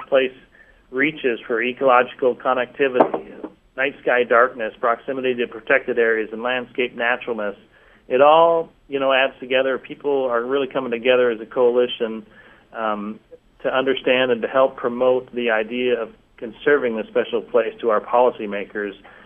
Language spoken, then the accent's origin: English; Portland, Oregon, United States; I grew up in Northeast Portland, and it became really clear in my first experience in the outdoors, the unique opportunities that exist here in Oregon.